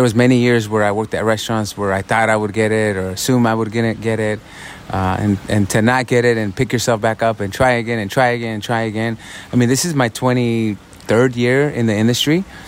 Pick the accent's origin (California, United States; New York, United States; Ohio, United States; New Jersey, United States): California, United States; Napa; a little bit of what I went through growing up in Napa